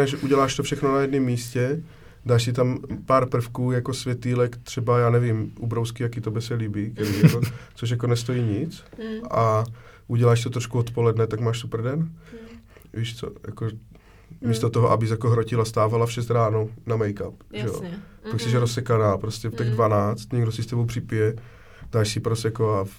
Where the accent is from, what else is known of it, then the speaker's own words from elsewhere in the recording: Moravia, Czechia; když jsi jako u nás na Moravě, odkud jsem původně